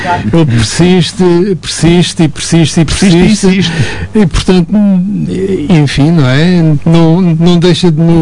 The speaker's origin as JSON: {"language": "Portuguese", "town": "Odemira", "region": "Alentejo", "country": "Portugal", "tie": "born there", "said": "Sou eminentemente rural, nasci numa zona rural, aqui no Alentejo, mais ou menos profundo, na altura era mais ou menos profundo."}